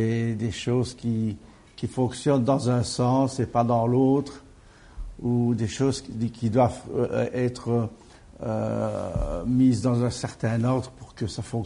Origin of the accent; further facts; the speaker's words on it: Liège, Wallonia, Belgium; Je me souviens quand j'étais enfant, on habitait à Liège, près de la place du marché.